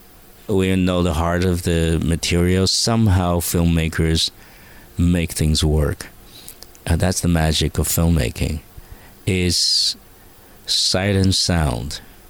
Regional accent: Taiwan; I'm a boy from Taiwan. How did I get to do this?

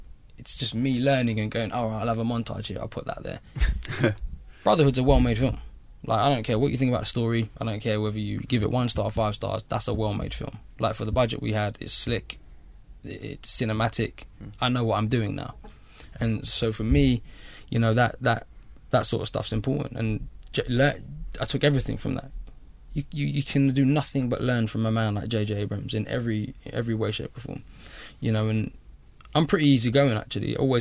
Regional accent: Ladbroke Grove, London, United Kingdom; when I grew up in Ladbroke Grove, it was not fun.

